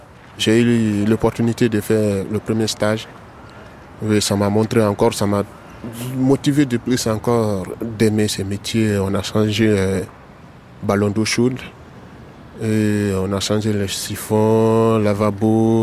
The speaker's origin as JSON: {"language": "French", "country": "Guinea", "lives_now": "Paris, France", "said": "J'ai 18 ans. Je viens de la Guinée-Conakry."}